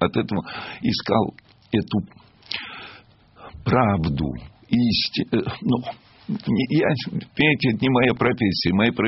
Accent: Izmail, Odesa Oblast, Ukraine; Я просто в детстве жил в Измаиле.

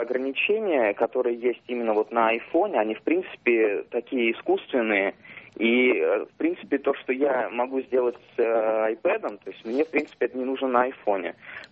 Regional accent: Korolyov, Moscow Oblast, Russia; я из Королева.

